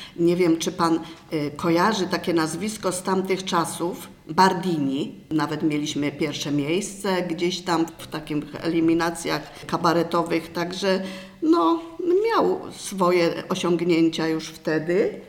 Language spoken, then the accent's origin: Polish; Greater Poland Voivodeship, Poland; born there; w ogóle to urodziłam się pod Licheniem